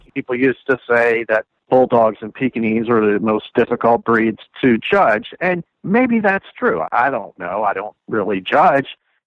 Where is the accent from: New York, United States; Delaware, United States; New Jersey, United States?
Delaware, United States; Wilmington; I grew up in Wilmington, Delaware, and she lived in Newark, Delaware